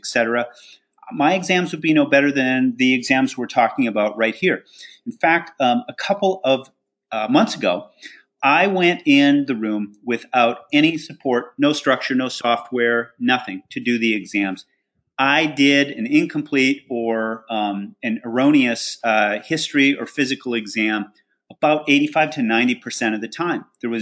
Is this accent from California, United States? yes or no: yes; California, United States; look into my home state, California